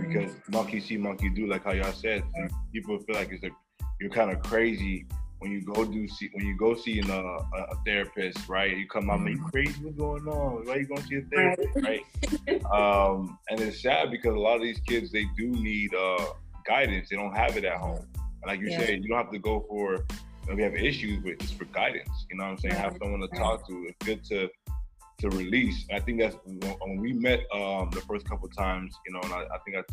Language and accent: English; Nigeria; We're both from Nigeria, right?